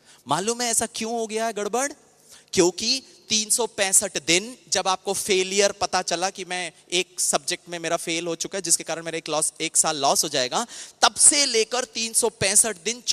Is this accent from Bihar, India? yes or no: no; Mumbai, Maharashtra, India; मैं मुंबई से हूँ, मैं काफ़ी लोगों को काउंसिल करता हूँ.